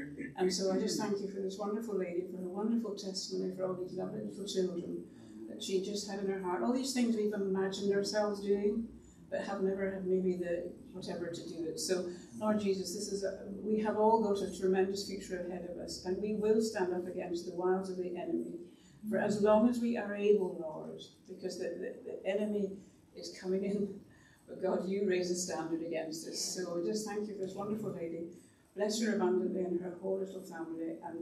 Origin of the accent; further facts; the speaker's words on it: Scotland, United Kingdom; I always feel I'm Scottish, and some people think I'm posh.